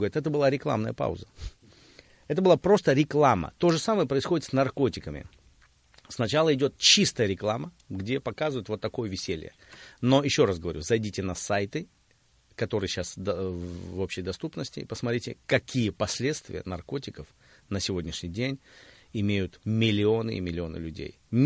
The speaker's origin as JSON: {"language": "Russian", "country": "Armenia", "tie": "born or raised there", "said": "я вырос в Армении"}